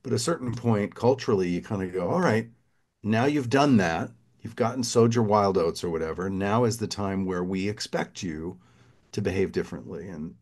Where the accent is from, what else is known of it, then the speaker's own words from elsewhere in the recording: the South, United States; Growing up in the South, we had moon pies.